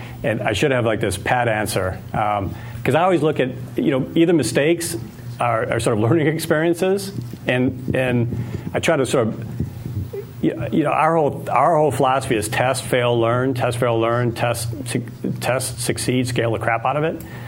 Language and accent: English; Detroit, Michigan, United States; You know, I grew up in Detroit.